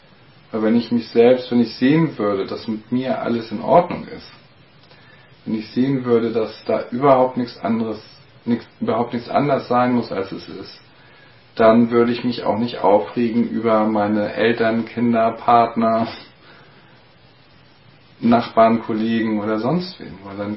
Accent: Hamburg, Germany; war dann Byron Katie in Hamburg, wo ich herkomme.

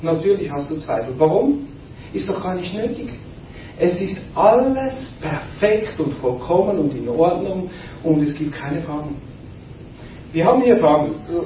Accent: Switzerland; ich komme aus der Schweiz.

